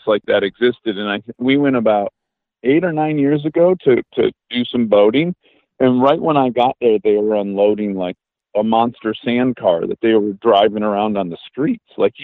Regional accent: Michigan, United States; But we're both from Michigan, and we have sand dunes in Michigan, Silver Lake sand dunes, where a lot of people go in the summer.

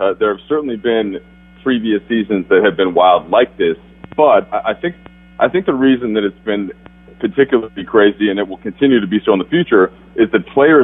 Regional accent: Minnesota, United States; since I'm from Minnesota, even though I work for the Lakers now and they pay my bills

